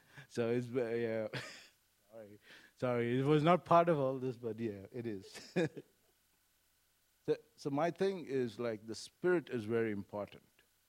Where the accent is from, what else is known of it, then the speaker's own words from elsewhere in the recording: India; now in United States; I came from India and I went to a football game in Oklahoma.